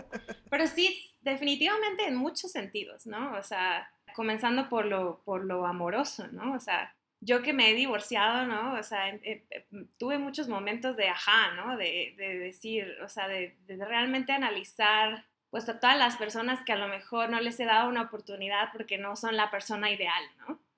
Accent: Mexico; creo que como mexicanos tenemos una buena relación con la muerte, ¿no?

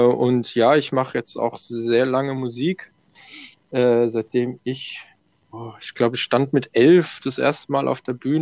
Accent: Mannheim, Baden-Württemberg, Germany; ich bin nicht gebürtiger Italiener, aber wir sind hier so aufgewachsen, als wären wir in Italien gewesen. Also ich bin hier in Deutschland, in Mannheim geboren tatsächli

